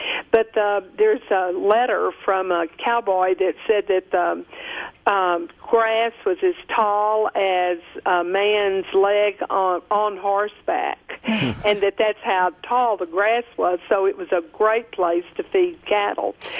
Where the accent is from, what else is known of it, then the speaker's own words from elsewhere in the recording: Texas, United States; now in Kansas, United States; I grew up on one end of the Chisholm Trail, I say, and I'm on the other end now, and I've been in Kansas 22 years.